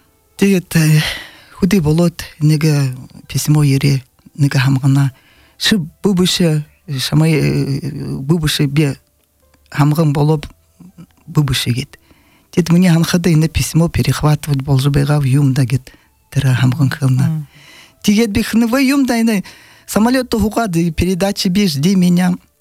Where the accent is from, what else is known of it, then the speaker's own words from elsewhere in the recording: Irkutsk Oblast, Russia; я родом из Иркутской области